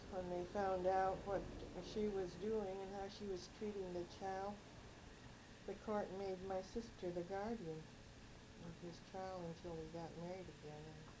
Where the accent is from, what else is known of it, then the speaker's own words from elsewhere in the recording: Los Angeles, California, United States; born there; I said, "No, I was born in Los Angeles."